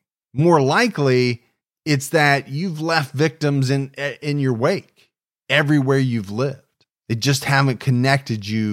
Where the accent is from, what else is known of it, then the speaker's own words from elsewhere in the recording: Ohio, United States; You also mentioned the fact that he lived in my home state of Ohio.